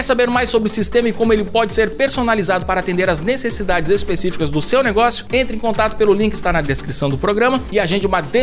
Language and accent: Portuguese; Porto Alegre, Rio Grande do Sul, Brazil; Meu conterrâneo do Rio Grande do Sul, não sou de Vacaria, sou de Porto Alegre